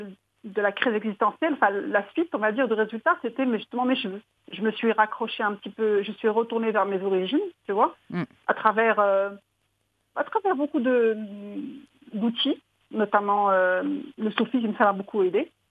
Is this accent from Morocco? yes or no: yes; Casablanca, Casablanca-Settat, Morocco; now in Madrid, Spain; Donc je suis à Madrid depuis 2003. J'ai quitté Casablanca pour Madrid en 2003